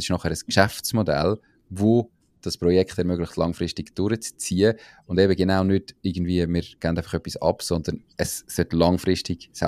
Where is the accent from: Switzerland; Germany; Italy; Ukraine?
Switzerland; bei uns in der Schweiz